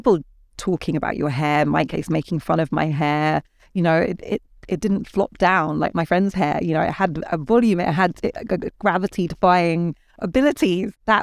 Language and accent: English; Ghana; So in the Ghanaian worldview, I am a Ghanaian because my mum's a Ghanaian.